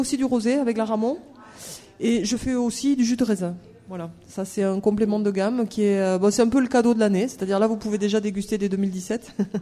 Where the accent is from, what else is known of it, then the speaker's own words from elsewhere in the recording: Occitanie, France; Et je suis originaire de la région de Montpellier, et donc j'ai choisi la viticulture.